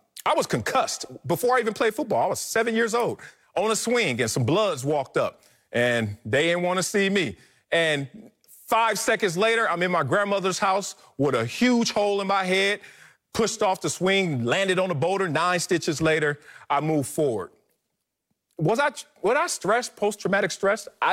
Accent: Los Angeles, California, United States; I'm from Compton, South Central, inner city, Los Angeles, and I'm here now.

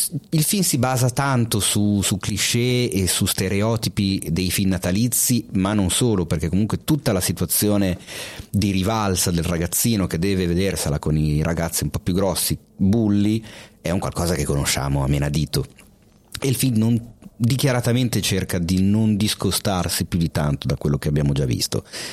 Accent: Milan, Lombardy, Italy; credo sia la mia più grande macchia da milanese.

